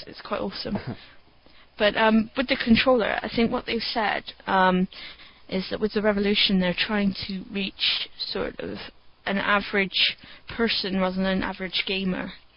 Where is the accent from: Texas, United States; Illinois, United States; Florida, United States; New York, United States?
Texas, United States; I wouldn't know the names of the countries that surround England because I am from Texas.